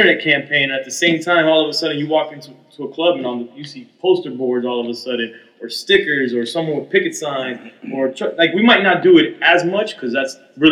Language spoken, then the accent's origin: English; Kendall, Florida, United States; Well, again, you know I'm from Kendall.